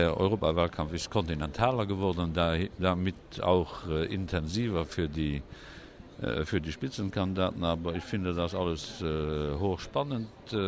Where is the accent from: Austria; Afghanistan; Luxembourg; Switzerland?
Luxembourg; Besonders als Luxemburger stößt man ja schnell an seine Grenzen